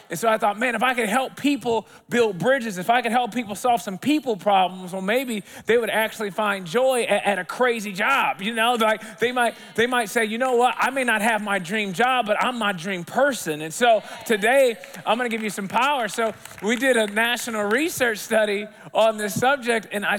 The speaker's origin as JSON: {"language": "English", "town": "Dallas", "region": "Texas", "country": "United States", "said": "I'm from Dallas and I've got a beautiful family, a wife of 12 years and two children."}